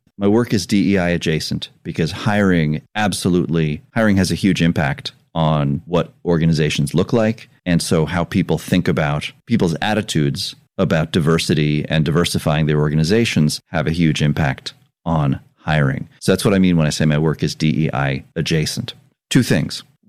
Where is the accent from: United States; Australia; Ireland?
United States; New York; I was born in Queens. I grew up in the suburbs.